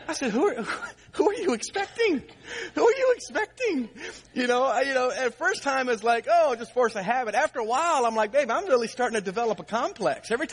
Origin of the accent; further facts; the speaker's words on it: Virginia, United States; I did not grow up with locked doors. I grew up in Southern Virginia. We never locked our door.